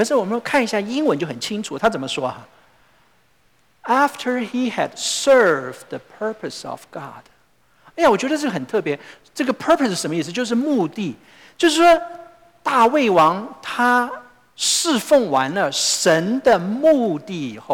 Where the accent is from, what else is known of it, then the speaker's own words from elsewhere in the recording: China; 我们中国人讲幸福